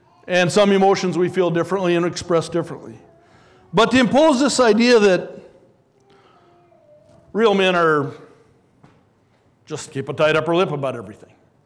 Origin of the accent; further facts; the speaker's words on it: Minnesota, United States; I'm just going to be frank with you because I'm from Minnesota.